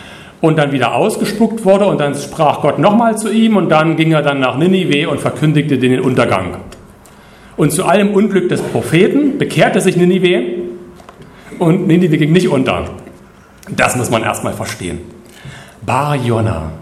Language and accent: German; Guben, Brandenburg, Germany; in meiner Heimatstadt Guben